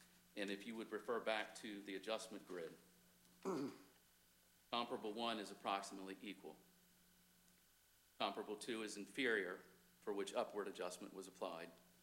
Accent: Seaford, United States; I'm born and raised in Seaford for 3 generations.

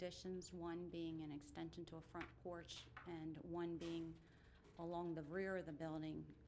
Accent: Milford, Delaware, United States; I'm from Milford, Delaware.

